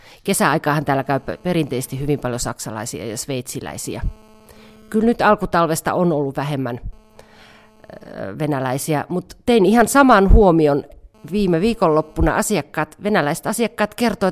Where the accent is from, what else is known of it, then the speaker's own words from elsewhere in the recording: Kitee, North Karelia, Finland; mä oon Kitteeltä kotosi oleva maatalon tyttö